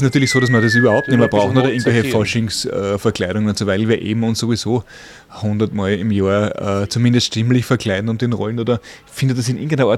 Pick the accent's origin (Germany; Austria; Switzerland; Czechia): Austria; Carinthia; also born or lived in Vienna; Ich bin in Kärnten aufgewachsen und wir haben in St. Andrea eine großartige Faschingsgilde